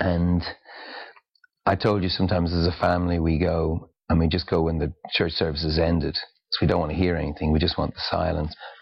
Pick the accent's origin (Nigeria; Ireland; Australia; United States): Ireland; Dublin, Leinster; All my mates that I grew up with in Ballymun and Finglas